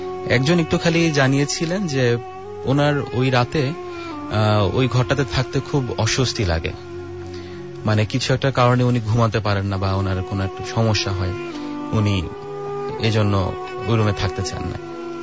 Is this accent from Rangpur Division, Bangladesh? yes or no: no; Dhaka, Dhaka Division, Bangladesh; আমি নাইন মালিবাগ থেকে আসছি, আমি একটি বেসরকারি ব্যাংকে কর্মরত আছি।